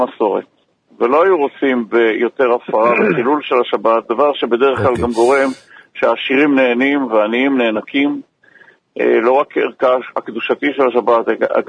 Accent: Haifa, Haifa District, Israel; ואני אומר לך זה כחיפאי שברחוב שלו אוטובוסים כן נסעו בשבת

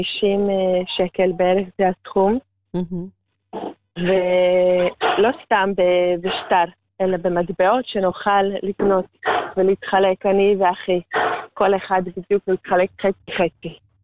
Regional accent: Latvia; בלטביה, גדלתי ונלדתי בלטביה, אז היה שם, עדיין שם, עבדתי שם.

